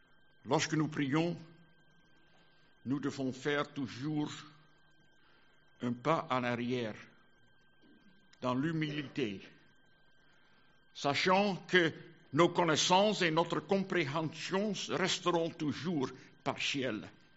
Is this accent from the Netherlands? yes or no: yes; Netherlands; Vous savez, je viens d'Hollande